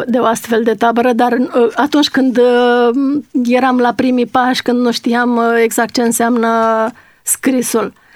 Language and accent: Romanian; Gârliciu, Constanța County, Romania; born there; Pe malul Dunării, la Gârliciu, de unde sunt eu născută.